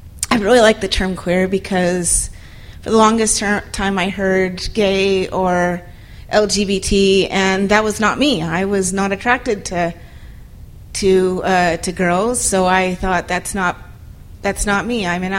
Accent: Utah, United States; also born or lived in Provo / Kentucky; I live in Logan, Utah. I grew up mostly in Utah. I guess I was born in Provo. My first memories were actually in Kentucky, because we moved there when I was two. But we moved back to Utah when I was six.

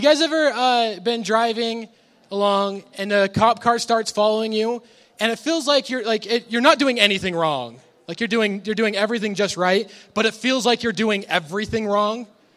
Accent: Logan, Utah, United States; Like you said … I'm actually I'm from Logan.

